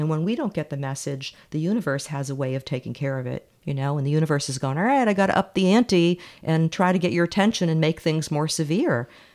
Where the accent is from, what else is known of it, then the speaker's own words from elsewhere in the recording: Massachusetts, United States; I grew up in Massachusetts and I remember W.R. Grace. I remember reading about it in the Boston Globe.